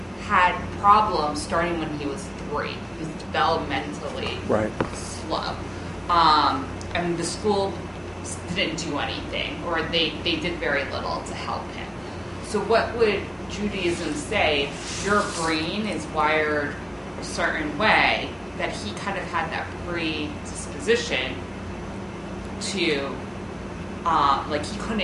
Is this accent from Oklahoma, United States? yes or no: no; Florida, United States; So, as I mentioned, I'm from South Florida.